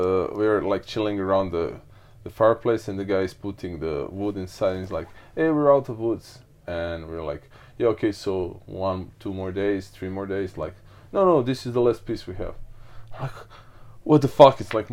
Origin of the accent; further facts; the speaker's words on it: Croatia; Yeah, so yeah, I'm from Croatia. I was born and raised in Croatia